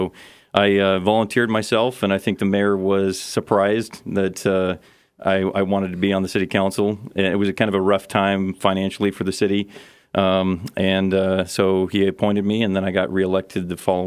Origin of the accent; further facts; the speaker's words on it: Nenana, Alaska, United States; Yeah, my family lived in Tanana prior to Nenana and moved there 3 months before I was born. So I'm a through and through Nenana boy.